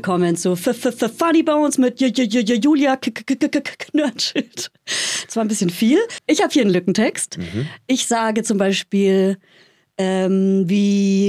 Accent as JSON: {"language": "German", "town": "Hof", "region": "Bavaria", "country": "Germany", "said": "Ich komme aus in der Nähe von Hof, Oberfränkisch."}